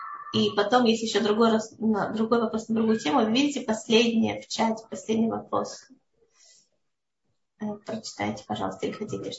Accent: Russia; На самом деле мы из России обладаем очень нужными, многими полезными навыками, которые просто жизнь в России учила людей выживать

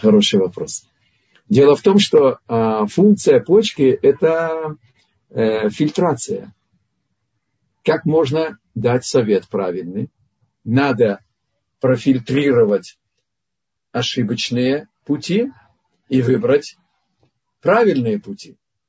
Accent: Vilnius, Vilnius County, Lithuania; Я из Вильнюса

